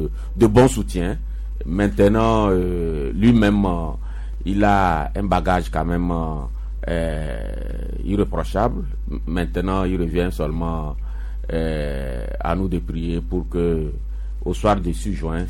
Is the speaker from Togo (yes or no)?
yes; Togo; quand on est Togolais